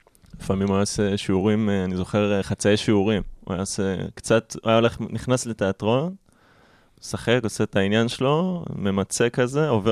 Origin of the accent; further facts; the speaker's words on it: Jerusalem, Jerusalem District, Israel; born there; now in Tzur Hadassah, Israel; כן, לא, נולדתי אבל בירושלים, שכונת גילו.